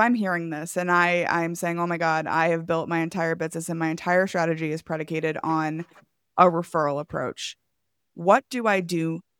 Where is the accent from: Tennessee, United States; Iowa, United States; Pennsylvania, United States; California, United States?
Iowa, United States; I'm from Iowa, so I love the if you build it, they will come kind of mindset